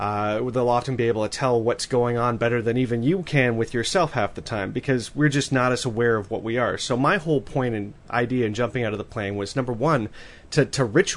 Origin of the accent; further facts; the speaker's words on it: Ottawa, Ontario, Canada; I went back to Ottawa, which is my old stomping grounds, my hometown, and spent a week with friends.